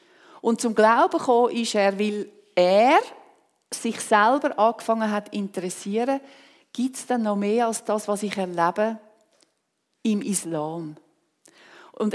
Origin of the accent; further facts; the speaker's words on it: Switzerland; Und Gott hat für diese Menschen einen Auftrag bei uns in der Schweiz.